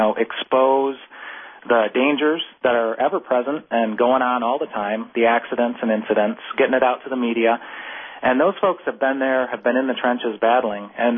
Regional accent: Kalamazoo, Michigan, United States; I'm from Kalamazoo, by the way, and I'm on Don't Waste Michigan's board from the Kalamazoo chapter.

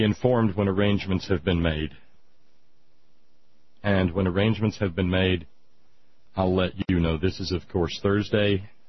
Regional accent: the South, United States; we're Southerner, right?

